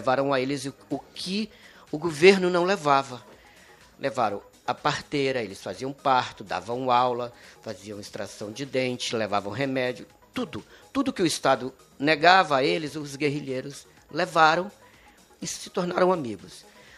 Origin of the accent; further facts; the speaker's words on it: Pará, Brazil; em cima do que eu vivi quando criança no Pará. Eu sou paraense.